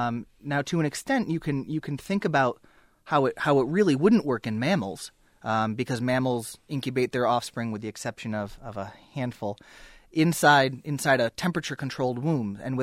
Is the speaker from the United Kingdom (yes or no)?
no; Buffalo, New York, United States; Buffalo, New York.